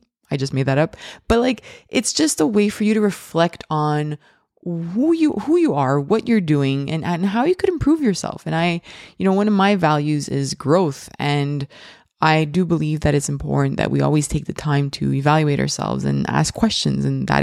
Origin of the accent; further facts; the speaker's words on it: Montreal, Quebec, Canada; I am from Montreal, Canada